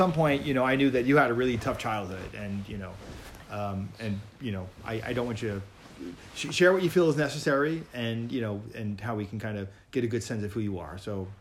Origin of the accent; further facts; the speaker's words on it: Hicksville, New York, United States; Okay, I grew up in Hicksville.